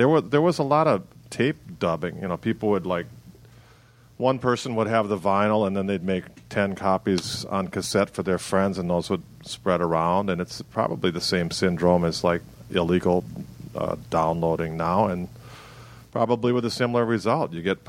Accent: Milwaukee, Wisconsin, United States; Like growing up in Milwaukee, the record stores, they were the social gathering points.

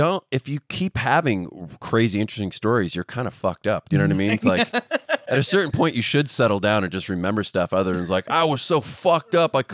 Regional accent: California, United States; I'm from Northern California.

